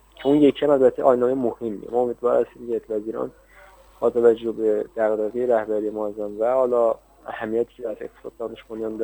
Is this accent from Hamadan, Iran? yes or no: yes; Hamadan, Iran; born there; من بهتون گفته بودم من متولد همدانم